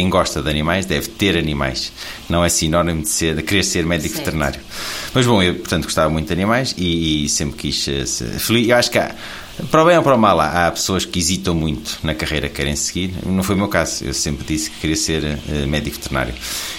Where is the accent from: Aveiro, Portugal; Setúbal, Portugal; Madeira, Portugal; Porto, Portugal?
Porto, Portugal; Matosinhos; não preciso de sair da cidade onde cresci, eu sou de Matosinhos, mas era só aqui ao lado